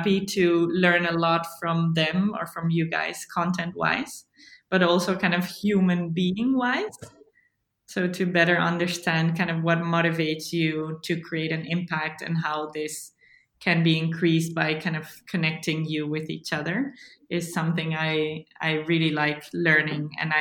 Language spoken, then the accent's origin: English; Mexico; Yeah, well, I grew up in Mexico, in the Pacific Ocean site, in the coastal area.